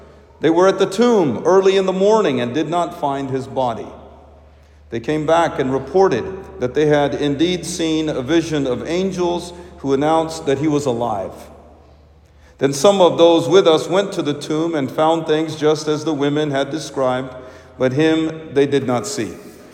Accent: Little Rock, Arkansas, United States; That interview reminded me of growing up as an Indian with dark skin in Southwest Little Rock, a very white part of town back in the 1980s.

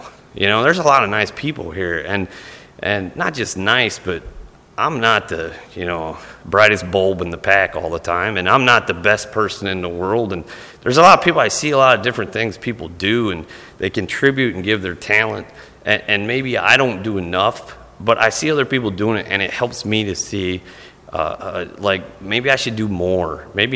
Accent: Tiffin, Ohio, United States; We're not from around this area. We're actually from Tiffin, Ohio.

